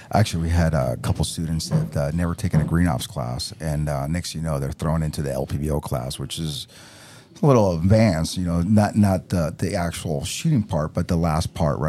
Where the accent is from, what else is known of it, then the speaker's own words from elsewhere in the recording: Virginia, United States; I'm not from Texas. I'm from the Northern Virginia area.